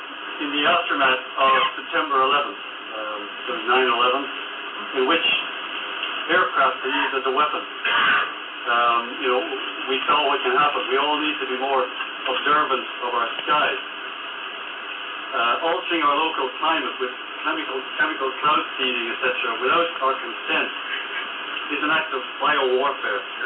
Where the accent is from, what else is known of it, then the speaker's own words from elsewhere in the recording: Connecticut, United States; I'm down from Connecticut, and it's crazy up there, too.